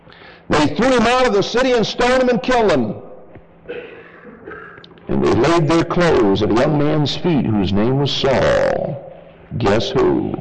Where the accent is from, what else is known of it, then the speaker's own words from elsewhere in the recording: Michigan, United States; because I'm from Michigan, it would be very easy for me to be caught up into that spirit. And because my background is from Michigan